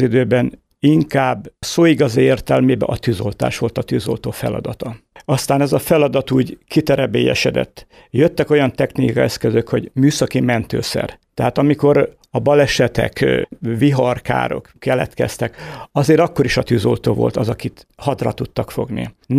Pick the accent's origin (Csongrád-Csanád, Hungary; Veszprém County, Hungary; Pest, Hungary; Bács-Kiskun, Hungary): Bács-Kiskun, Hungary; Harkakötöny; now in Kunfehértó, Hungary; 1952-ben születtem Kiskunmajsán. Gyerekkoromat Harkakötöny településben éltem meg, aztán 1966-ban költöztünk Kunfehértóra, azóta élünk itt a településen.